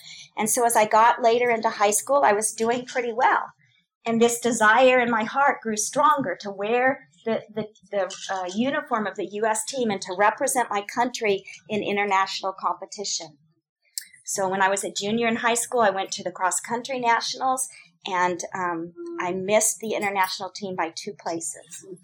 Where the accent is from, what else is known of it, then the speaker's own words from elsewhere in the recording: Phoenix, Arizona, United States; I grew up in Phoenix. It's hot, right? It's a dry heat, but it's still hot.